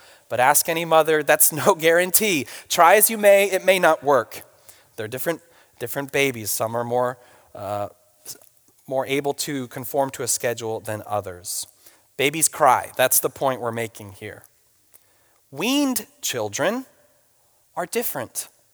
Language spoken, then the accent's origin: English; New England, United States; now in California, United States; My brother says, don't you mean supper? Because we grew up in New England, and so that vocabulary is more common there. And they say, you're just a Californian now.